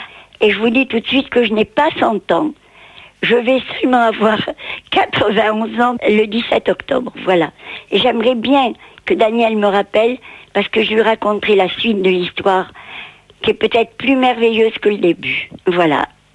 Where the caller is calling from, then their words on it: Toulouse, Occitanie, France; de Toulouse.